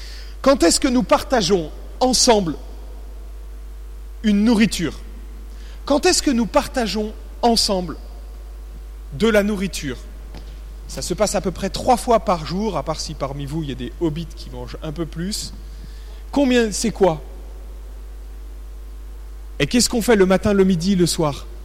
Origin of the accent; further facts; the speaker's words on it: France; Le repas a une place beaucoup plus importante, surtout chez nous en France, que la simple satisfaction de notre appétit.